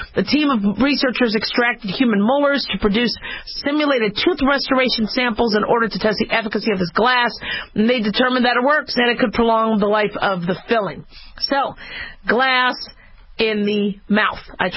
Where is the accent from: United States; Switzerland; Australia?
United States; Nevada; Those of us in Nevada, my hometown, thank you.